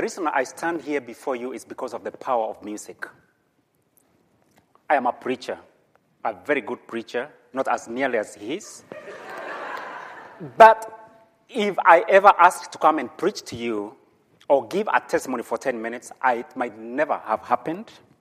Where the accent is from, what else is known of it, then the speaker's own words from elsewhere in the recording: Kenya; now in United States; from my look, you know, I'm from Africa, but I could as well be from, you know, Inglewood or wherever else, but I'm from, and from my accent, I'm from Kenya.